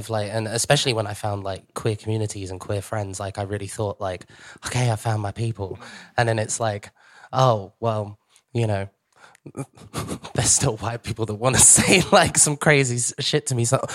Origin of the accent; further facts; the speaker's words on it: Croydon, London, United Kingdom; born there; fucking hell, I was born in Croydon. Like, shit, it's not that exotic.